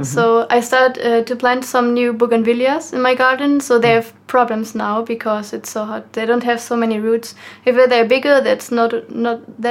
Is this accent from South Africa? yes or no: no; Hanover, Lower Saxony, Germany; Hanover, it's in the north. It's near to Hamburg or Bremen.